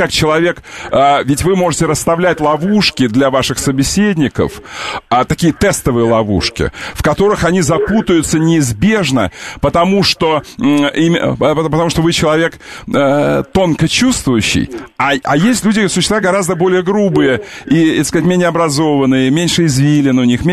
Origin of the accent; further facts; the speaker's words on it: Moscow, Russia; Я москвич, никогда не говорил дожди.